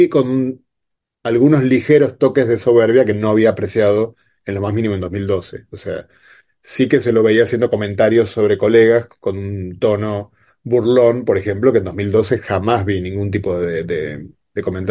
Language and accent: Spanish; Argentina; yo hago una pequeña pausa, como argentino